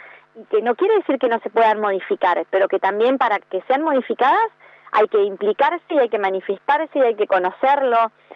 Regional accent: Argentina; eso yo creo que incluso es un tema como argentinos que no entendemos, ¿viste?

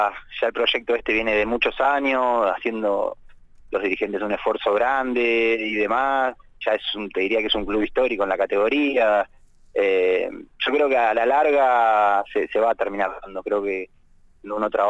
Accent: Bahía Blanca, Buenos Aires Province, Argentina; now in Carmen de Patagones, Argentina; Yo soy de Bahía, pero vivo acá en Patagones.

